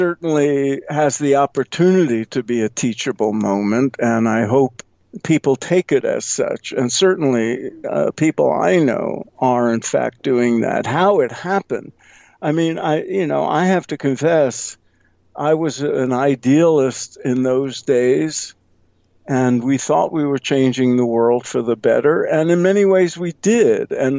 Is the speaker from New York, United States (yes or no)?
yes; Brooklyn, New York, United States; Well, as you suggested, I was born and raised in Brooklyn, like you, before it was hip and fashionable